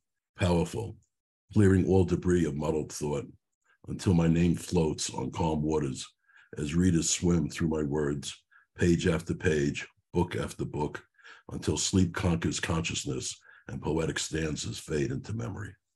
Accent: Brooklyn, New York, United States; accent: Brooklyn; It's my Brooklyn accent. I hope you understand it.

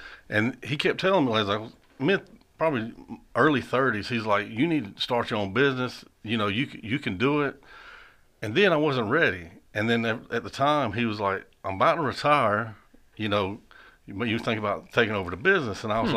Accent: East Point, Georgia, United States; also born or lived in Fairburn; Well, I grew up in East Point. I've lived there practically all my life. Up until I was 14, well, not all my life, but until I was 14, then I moved to Fairburn out to the country with my dad.

